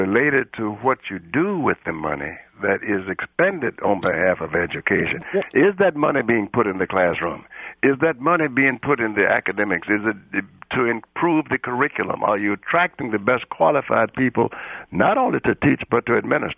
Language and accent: English; Richmond, Virginia, United States; Richmond, Virginia.